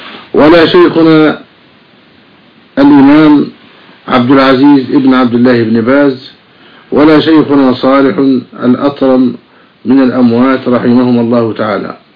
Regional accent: Egypt; في بلدنا مصر

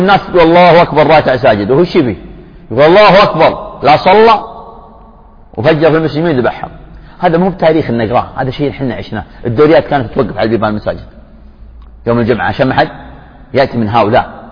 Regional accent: Saudi Arabia; بلادنا المملكة العربية السعودية

